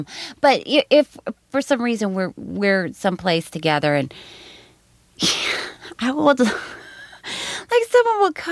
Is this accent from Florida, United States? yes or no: yes; Florida, United States; I grew up in Tallahassee, Florida. I grew up in Florida. I was born in Miami and lived in a little town outside of Orlando. And my whole family lives there now.